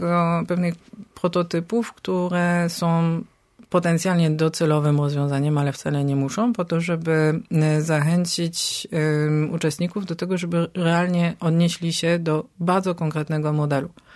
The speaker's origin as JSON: {"language": "Polish", "town": "Strasbourg", "region": "Grand Est", "country": "France", "tie": "born or raised there", "said": "Ze Strasburga, czyli z mojego rodzinnego miasta."}